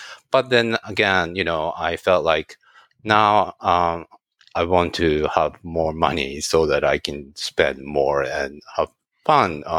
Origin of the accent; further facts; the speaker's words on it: Kawasaki, Kanagawa, Japan; English is a second language; moved away as an adult; I'm from Kawasaki, Kanagawa Prefecture. It's like a suburb of, like New Jersey, suburb of New York. And, I basically, I was born there, I grew up there, and most of my life I've lived in Japan till 27 or so.